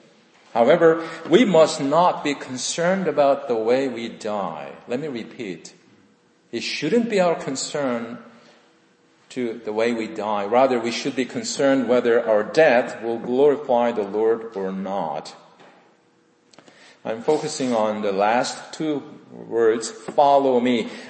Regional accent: South Korea; I was born and raised in South Korea.

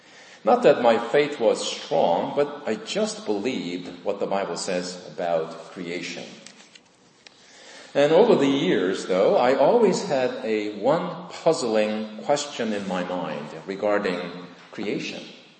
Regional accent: South Korea; I was born and raised in South Korea.

